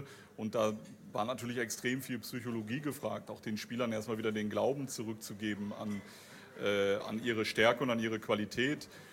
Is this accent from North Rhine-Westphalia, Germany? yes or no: yes; Herford, North Rhine-Westphalia, Germany; Und ich komme nur aus Ostwestfalen, ja. Und das ist nicht vergleichbar. Also Herford ist auch eine tolle Stadt und auch meine Heimatstadt.